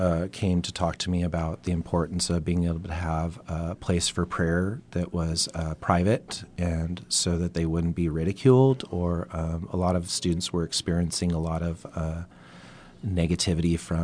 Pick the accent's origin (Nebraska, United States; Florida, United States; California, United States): California, United States; Santa Barbara; also born or lived in Louisiana; We, growing up in Santa Barbara, you don't experience it as overtly. But when I was in fourth and fifth grade, I moved to Louisiana for 2 years.